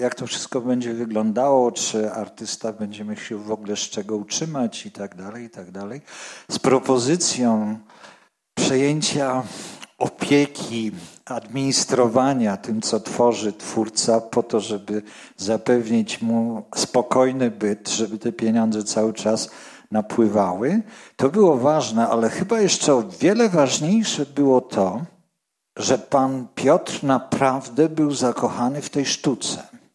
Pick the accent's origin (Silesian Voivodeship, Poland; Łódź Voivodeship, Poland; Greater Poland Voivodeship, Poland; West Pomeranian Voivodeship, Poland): Greater Poland Voivodeship, Poland; Kościan; bo ja z Wielkopolski, z Kościana